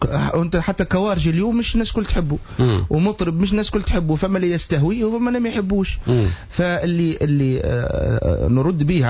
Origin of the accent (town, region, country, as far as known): Tunisia